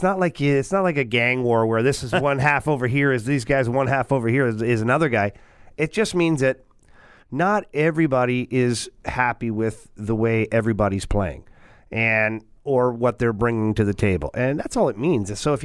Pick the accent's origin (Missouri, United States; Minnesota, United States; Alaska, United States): Missouri, United States; St. Louis; I'm from born and raised in St. Louis and everything I know is St. Louis.